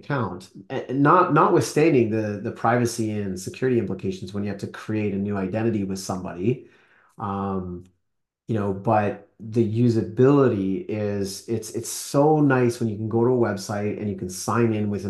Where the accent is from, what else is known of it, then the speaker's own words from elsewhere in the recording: Canada; Because I'm from Canada originally